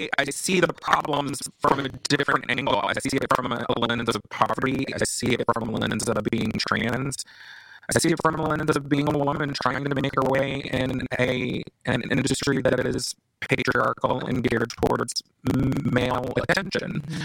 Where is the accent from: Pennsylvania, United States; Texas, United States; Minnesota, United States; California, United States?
Texas, United States; you know, I'm originally from Texas, and watching people that I love be targeted and forced out of the houses and homes that they've built